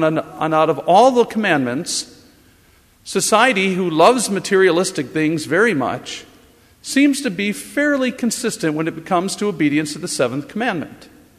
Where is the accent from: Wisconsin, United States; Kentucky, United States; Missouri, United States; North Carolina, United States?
Wisconsin, United States; I hated coming here because I grew up in Wisconsin, and they were making me come to Minnesota